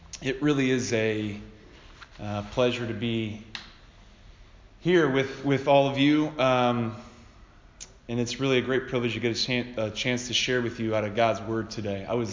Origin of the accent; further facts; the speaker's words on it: Toledo, Ohio, United States; So as Joey said, I'm from Toledo, Ohio. I've lived in Toledo all my life. I really like Toledo.